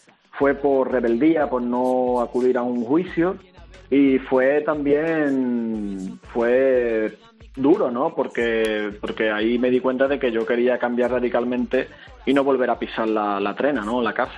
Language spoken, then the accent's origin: Spanish; Andalusia, Spain; yo creí que también como andaluz, ¿no?, en comparación con otras comunidades autónomas de España, también como